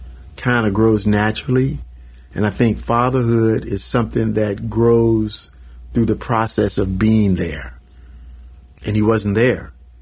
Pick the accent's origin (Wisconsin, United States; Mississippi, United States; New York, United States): Mississippi, United States; I just told a lady what I did. I came from Mississippi, and nothing I said made sense to her.